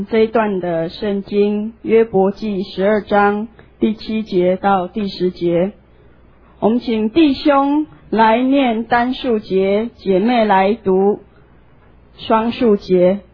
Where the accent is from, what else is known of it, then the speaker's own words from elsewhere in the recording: Chiayi County, Taiwan; 我是嘉义人，在很乡下、很乡下的地方。如果我们用 7-11 来当作城乡的那个标准的话，我家离 7-11 最近的一间的 7-11 大概要 4.5 公里。